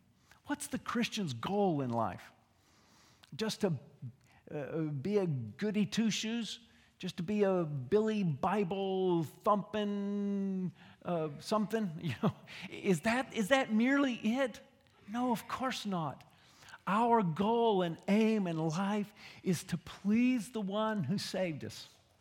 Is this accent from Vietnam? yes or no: yes; Vietnam; the religion I was brought up in Vietnam